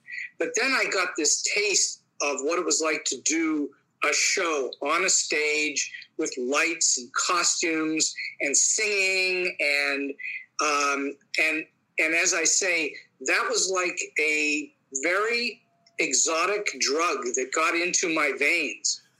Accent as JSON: {"language": "English", "town": "Pittsburgh", "region": "Pennsylvania", "country": "United States", "tie": "born or raised there", "said": "I taught for 10 years here in my hometown of Pittsburgh. I moved back home from Hollywood about 10 years ago"}